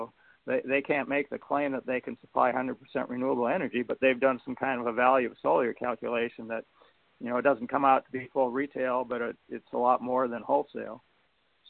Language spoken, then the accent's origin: English; Dallas, Texas, United States; I'm from the Dallas-Fort Worth area in Texas.